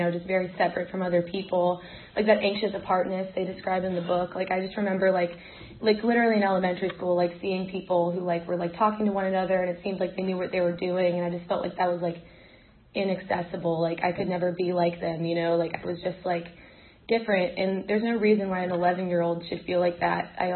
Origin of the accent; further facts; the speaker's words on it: Falls Church, Virginia, United States; Yeah, I grew up in Falls Church, Virginia, and to a really nice family.